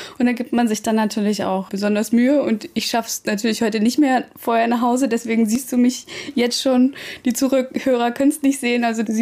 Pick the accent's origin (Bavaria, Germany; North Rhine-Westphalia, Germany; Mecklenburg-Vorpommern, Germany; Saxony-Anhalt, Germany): Saxony-Anhalt, Germany; born or raised there; also born or lived in Stuttgart / Berlin